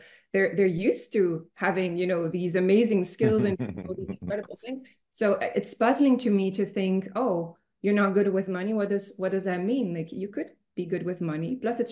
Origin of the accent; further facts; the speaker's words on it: Belgium; now in United States; where I come from, so I come from Europe in Belgium, but I find in the United States as well, where I'm staying right now